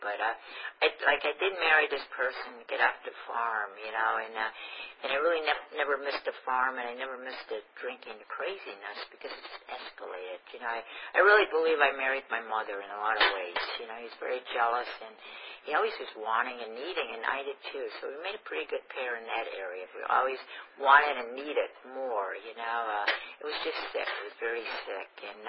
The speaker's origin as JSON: {"language": "English", "region": "Pennsylvania", "country": "United States", "tie": "born or raised there", "also_born_or_lived": "New York", "said": "I got sober in upstate New York, and I grew up in Pennsylvania on a dairy farm, and it was very isolated and very cold and very lonely at times"}